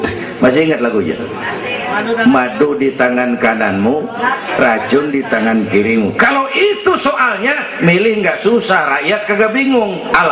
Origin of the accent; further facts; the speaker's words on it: Petamburan, Jakarta, Indonesia; Tahun 50-an kita orang Petamburan kalau pergi haji ke Mekah 6 bulan, tahun 50-an 6 bulan, orang udah pada lupa aja baru pulang tuh.